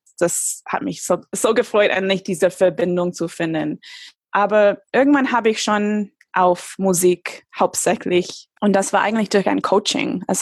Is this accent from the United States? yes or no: yes; United States; German is a second language; als Amerikanerin